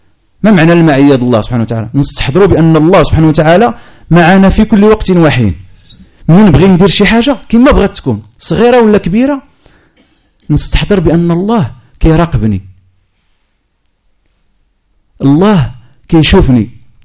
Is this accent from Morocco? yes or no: yes; Morocco; انا جيت الحمد لله من المغرب في سبيل الله باش نتلاقى مع هذه الوجوه الطيبه